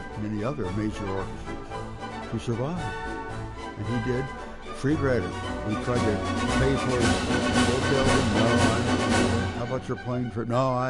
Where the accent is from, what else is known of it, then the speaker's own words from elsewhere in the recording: Kansas City, Missouri, United States; And I got to meet him since I was from Kansas City with the orchestra there.